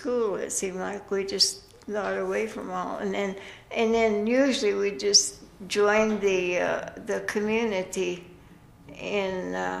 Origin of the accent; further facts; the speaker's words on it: Yerington, Nevada, United States; born there; I was born in Yerington